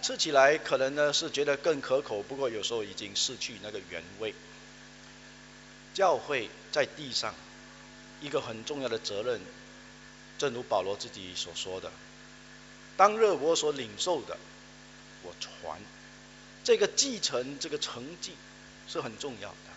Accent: China; 我们中国人的这个民族性格里面比较没有这一方面的习惯

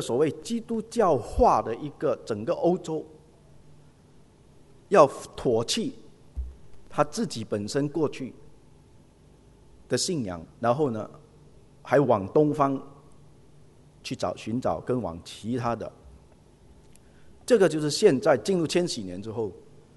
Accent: China; 也许我们中国人华人的惯性，按照说亚伯拉罕是长辈嘛

